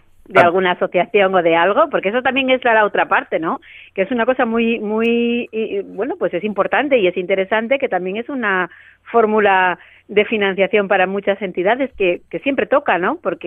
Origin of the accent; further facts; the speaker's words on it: Nava, Asturias, Spain; yo soy de Nava.